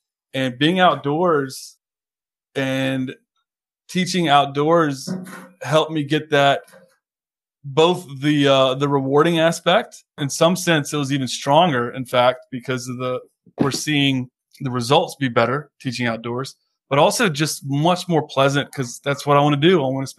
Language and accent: English; Waynesboro, Virginia, United States; I'm born and raised in Waynesboro, Virginia, a town I love very, very much.